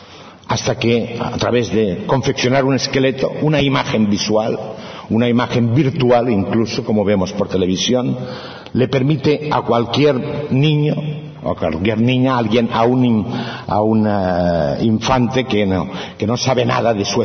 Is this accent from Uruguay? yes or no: no; Manresa, Catalonia, Spain; yo soy de Cataluña, la Cataluña interior, la Cataluña profunda, Manresa concretamente, y desde allí pues yo recuerdo en mi infancia pues el transporte con caballos.